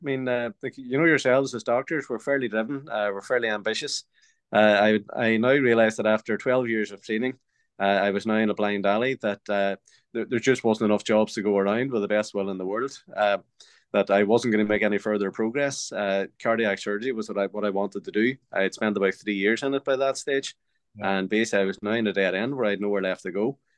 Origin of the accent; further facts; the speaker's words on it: Derry, Northern Ireland, United Kingdom; No, I'm from Derry in Northern Ireland.